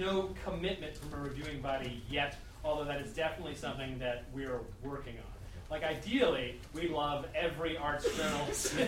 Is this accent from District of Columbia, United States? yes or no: yes; Washington, District of Columbia, United States; For example, I come from Washington, D.C. originally, and we just recently started a Fringe Festival.